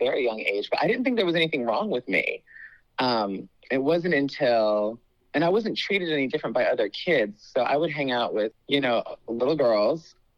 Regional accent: Woodbridge, Virginia, United States; Yeah, I'm from Woodbridge, Virginia. I went to Woodbridge Senior High School.

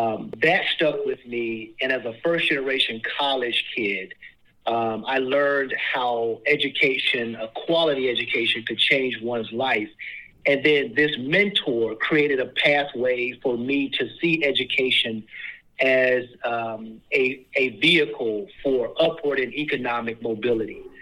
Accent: Washington, District of Columbia, United States; Listen, I am from Southeast D.C.

